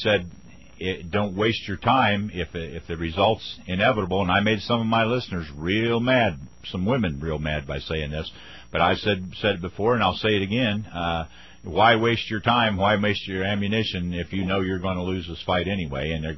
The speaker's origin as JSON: {"language": "English", "region": "Ohio", "country": "United States", "moved": "yes", "lives_now": "Florida, United States", "said": "I'm originally from Ohio. Isn't everybody down here from Ohio originally?"}